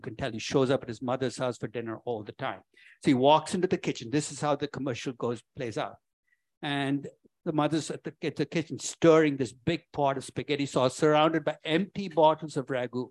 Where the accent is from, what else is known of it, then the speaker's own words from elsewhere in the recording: India; I'm Indian. I throw cayenne into everything.